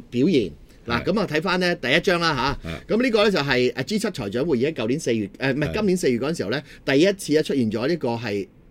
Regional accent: China; 我覺得如果對於我哋係中國人嚟講

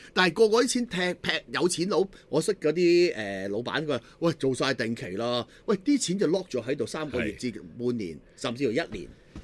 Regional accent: Hong Kong; 但疫情之後真係改變咗我哋香港人習慣。

